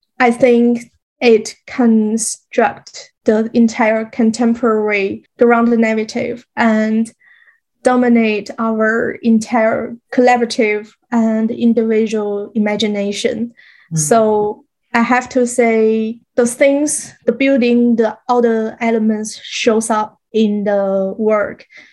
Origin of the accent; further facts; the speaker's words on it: Harbin, Heilongjiang, China; I grew up in China, but my hometown is called Harbin, and Harbin is a mixed culture city.